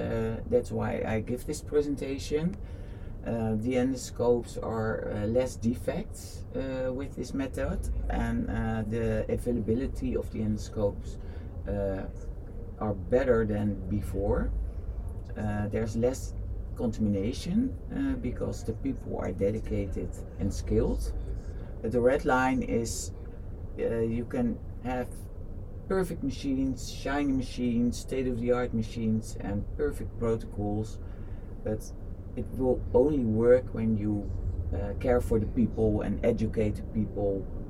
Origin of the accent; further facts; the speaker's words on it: Netherlands; English is a second language; I'm from the Netherlands.